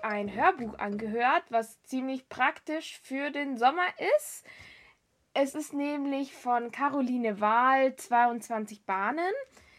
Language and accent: German; Germany; now in Switzerland; Aber ich als Deutsche habe noch gar keinen deutschen Hass in der Schweiz erlebt, seit ich jetzt hierher gezogen bin, seit einem Jahr.